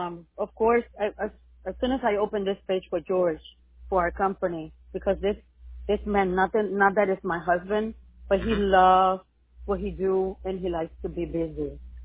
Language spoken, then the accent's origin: English; Puerto Rico; We both speak Spanish, obviously. I'm from Puerto Rico.